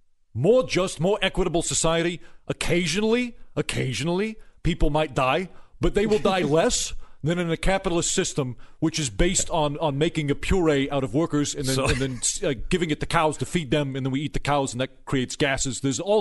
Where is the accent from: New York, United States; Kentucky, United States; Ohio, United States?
New York, United States; Brooklyn; I'm originally from Brooklyn